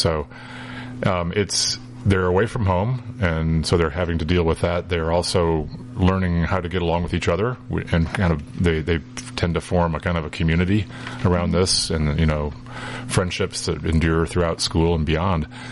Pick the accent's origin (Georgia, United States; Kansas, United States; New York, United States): Georgia, United States; which is to go down to my part of the country where I grew up, which is southeast. I'm from Georgia.